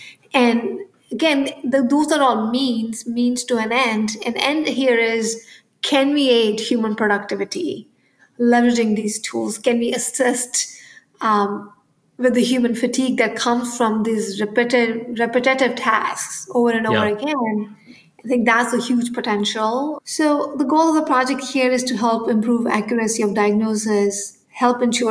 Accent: India; Like, I grew up in India

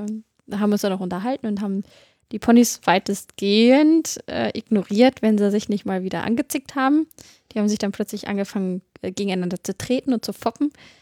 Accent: Celle, Lower Saxony, Germany; ich komme ja aus Celle, der schönen Beamtenstadt, wo alles sehr steif ist.

